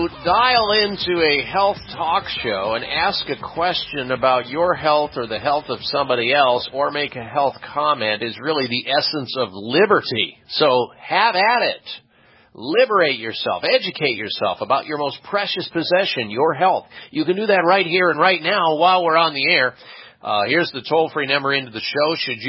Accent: Midwest, United States; I learned that growing up in the Midwest

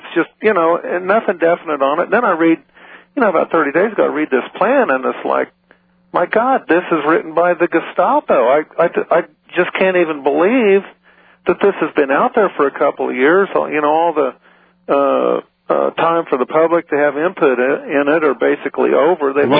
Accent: Kansas, United States; moved away as an adult; now in Missouri, United States; I grew up in Kansas on a farm, moved to Missouri when I was 19, bought a farm here. I'm 49.

